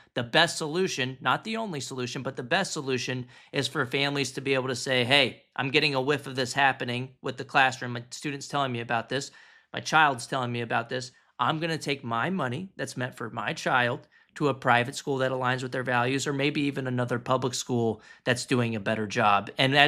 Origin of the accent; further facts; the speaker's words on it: Texas, United States; we have found in states like my home state of Texas, other red states that have banned critical race theory